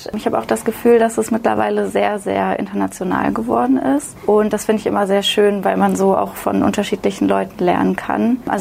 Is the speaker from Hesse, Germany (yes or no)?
yes; Kassel, Hesse, Germany; now in Berlin, Germany; ich bin 21 Jahre alt und ich komme aus Kassel. Das ist circa in der Mitte von Deutschland, in der Nähe von Frankfurt, aber ich stehe jetzt in Berlin.